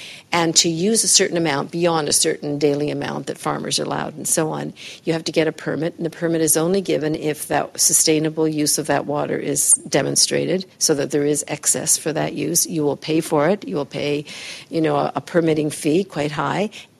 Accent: Canada; I'm Canadian, but I do a lot of work in the U.S.

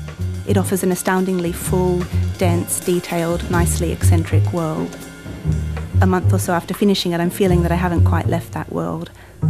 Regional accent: Sydney, New South Wales, Australia; now in United States; Moreton Bay figs feature prominently in my nostalgia as an Australian living in the US for Sydney. They're one of the emblems of my Sydney childhood.

